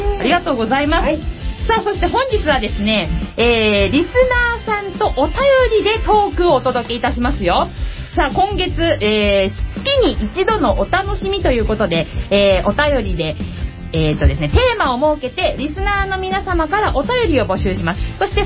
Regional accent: Kawasaki, Kanagawa, Japan; 本日の番組メインパーソナリティは川崎生まれ川崎育ち、自称夢見ヶ崎動物公園専属アイドル

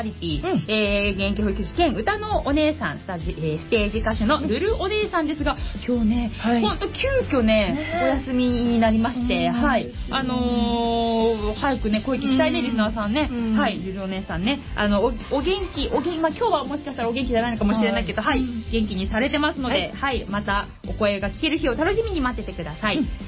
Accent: Kawasaki, Kanagawa, Japan; 川崎生まれ川崎育ち、クリスマスソング大好き。

